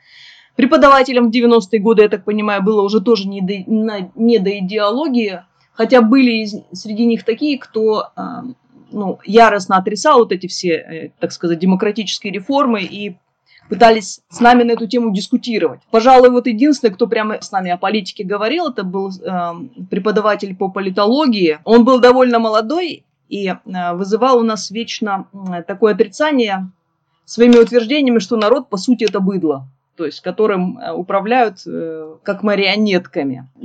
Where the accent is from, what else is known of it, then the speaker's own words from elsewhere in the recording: Ural, Russia; Что такое хороший выходной в детстве на Урале? Это лето.